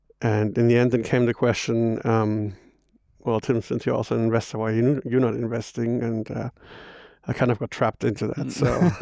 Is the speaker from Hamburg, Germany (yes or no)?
yes; Hamburg, Germany; born and raised in Hamburg